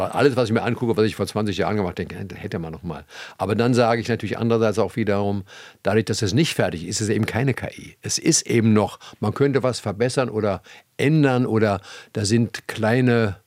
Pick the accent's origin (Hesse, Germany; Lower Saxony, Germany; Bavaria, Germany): Lower Saxony, Germany; Stadthagen; born there; wo ich geboren bin, in Stadthagen bei Hannover